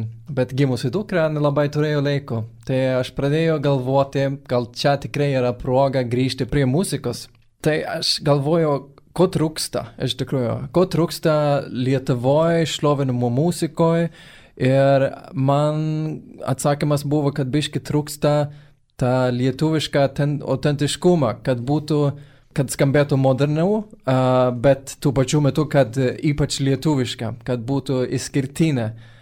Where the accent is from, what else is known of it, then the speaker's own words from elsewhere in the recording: Sweden; Lithuanian is a second language; Nes pats esu iš Švedijos, todėl mano akcentas